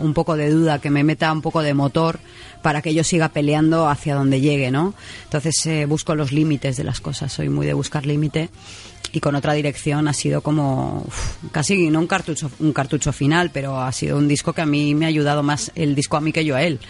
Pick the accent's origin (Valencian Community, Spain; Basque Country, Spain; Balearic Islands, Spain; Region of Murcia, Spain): Balearic Islands, Spain; Mallorca es mía. O sea, mal les pese a quien sea, yo soy mallorquina de pura cepa y la adoro